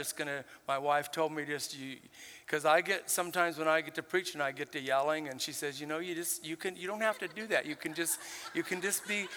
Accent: Puerto Rico; my home country of Puerto Rico

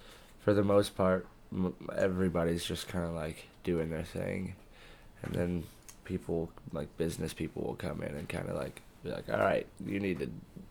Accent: Bowling Green, Kentucky, United States; I'm actually from Bowling Green, Kentucky, which is about 45 miles north.

